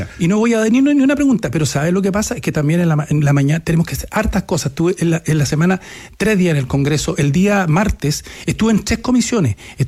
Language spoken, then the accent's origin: Spanish; Araucanía, Chile